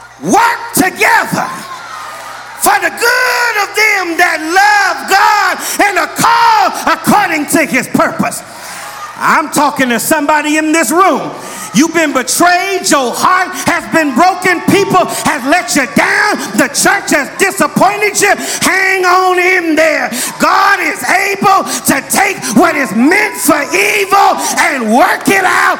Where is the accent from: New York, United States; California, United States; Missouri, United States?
California, United States; Los Angeles; I grew up in Los Angeles. I was dating my wife when the OJ trial started.